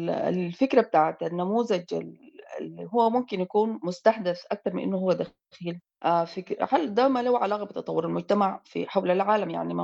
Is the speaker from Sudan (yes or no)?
yes; Sudan; انه الليلة انت مثلا عندنا في السودان يقول لك الياباس للعدو